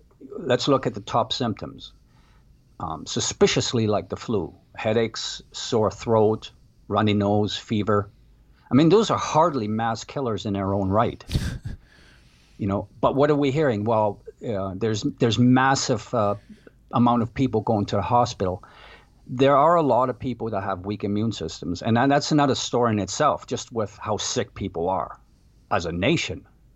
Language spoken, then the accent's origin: English; Canada; I'm from Canada, and this is an embarrassing situation down here.